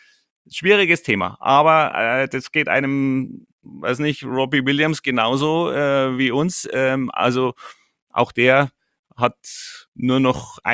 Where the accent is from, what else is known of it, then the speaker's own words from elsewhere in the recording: Bad Tölz, Bavaria, Germany; born there; Ich bin Bayer durch und durch. Ich bin hier in Bad Hölz geboren und ich stehe voll zu meinen Wurzeln. Ich bin mit Rockmusik aufgewachsen